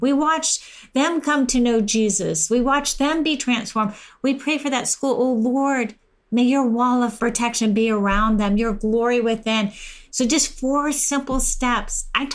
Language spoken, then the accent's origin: English; Temecula, California, United States; We just watched in my hometown, Temecula, where the school board took out CRT.